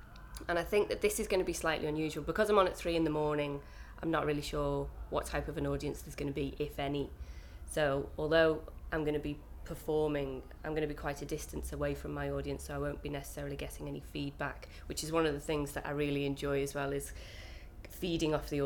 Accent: Liverpool, North West England, United Kingdom; Well, I come from Liverpool. I've lived in Liverpool for most of my life. I live just up the road from the house, from the family home, if you like, where I grew up in, and that's kind of an old family home. My mum was born in that house

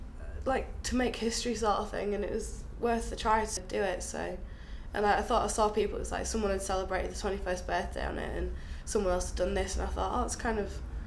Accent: York, Yorkshire and the Humber, United Kingdom; I'm 18 years old and I'm from York.

